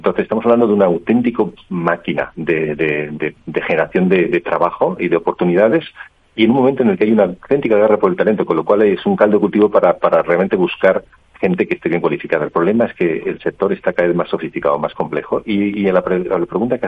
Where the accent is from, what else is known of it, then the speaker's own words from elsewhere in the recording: Spain; Entonces yo soy español, ahora llevo la marca a nivel mundial